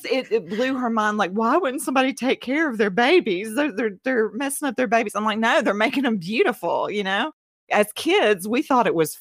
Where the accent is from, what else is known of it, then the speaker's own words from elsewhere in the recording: the South, United States; I'm not from a family full of races, but I am from the South.